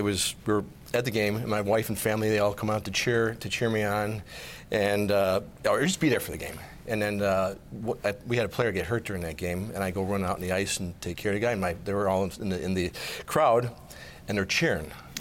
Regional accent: Illinois, United States; We grew up on the South Side, of course, went to St. Rita Grammar School and High School and the UIC College.

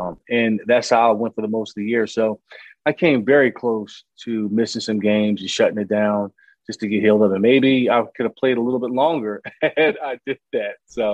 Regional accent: Philadelphia, Pennsylvania, United States; And I grew up in Philadelphia, right? So I grew up hating Dallas.

